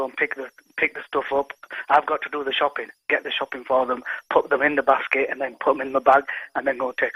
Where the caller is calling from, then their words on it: Bradford, Yorkshire and the Humber, United Kingdom; I'm from Bradford.